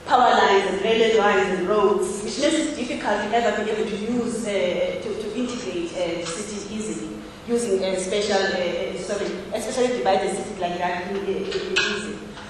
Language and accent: English; East London, Eastern Cape, South Africa; also born or lived in Durban; now in Cape Town, South Africa; I come from East London, I've lived in Durban for 10 years before I moved to Cape Town. I know these cities well.